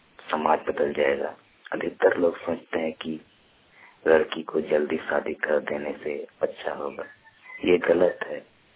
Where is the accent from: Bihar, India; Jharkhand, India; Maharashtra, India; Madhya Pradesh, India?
Jharkhand, India; मैं तुकनाजी का रहने वाला हूँ।